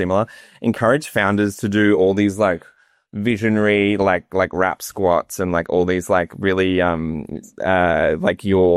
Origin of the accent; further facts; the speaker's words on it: Brisbane, Queensland, Australia; I'm from Brisbane.